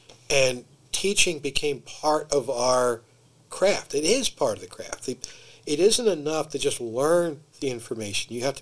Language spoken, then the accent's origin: English; Philadelphia, Pennsylvania, United States; because where I grew up in Philly, you had to look tough.